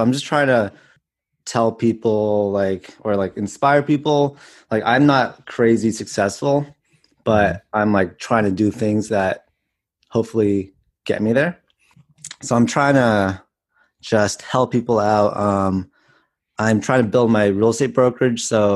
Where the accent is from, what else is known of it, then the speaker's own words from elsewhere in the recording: Palo Alto, California, United States; Yep. I grew up in the Bay Area in Palo Alto.